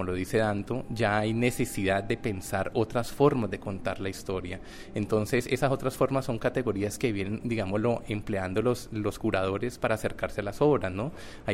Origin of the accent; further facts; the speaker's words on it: Colombia; para hablar de lo que a nosotros como colombianos nos da temor hablar